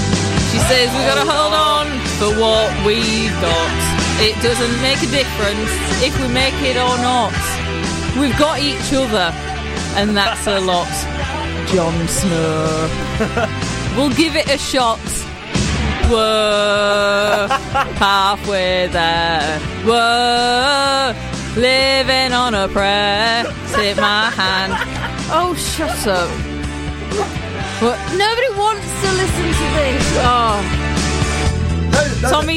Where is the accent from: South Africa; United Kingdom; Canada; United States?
United Kingdom; England; accent: northern; You only picked this one because of my northern accent.